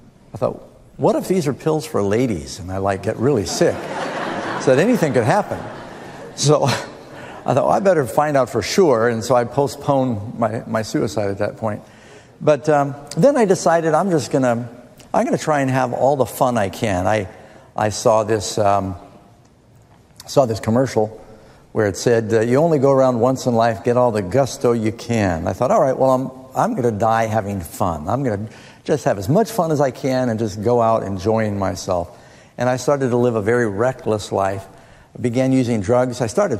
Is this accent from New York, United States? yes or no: yes; New York City, New York, United States; But I grew up mostly in New York City.